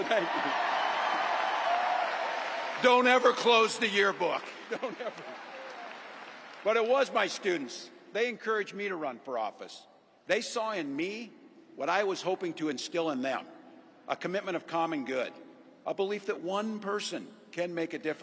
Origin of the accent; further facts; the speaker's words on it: Butte, Nebraska, United States; also born or lived in West Point, Nebraska; I was born in West Point, Nebraska. I lived in Butte, a small town of 400, where community was a way of life. Growing up, I spent the summers working on the family farm.